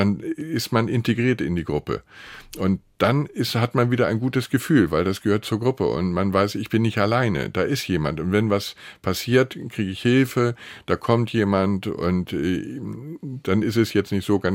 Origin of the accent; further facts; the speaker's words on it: Bergen an der Dumme, Lower Saxony, Germany; Und das ist nur ein kleiner Ort, das Bergen an der Dumme. Da sind man gerade 900 Einwohner damals gewesen, aber da kannte jeder jeden.